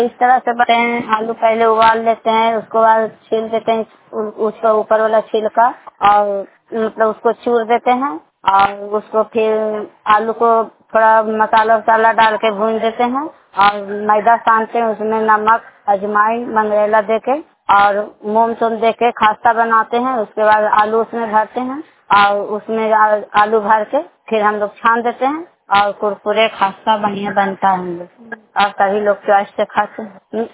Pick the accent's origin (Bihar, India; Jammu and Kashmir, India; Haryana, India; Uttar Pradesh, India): Bihar, India; Chandi Bazar; मैं चंडी बाजार के रहने वाली हूँ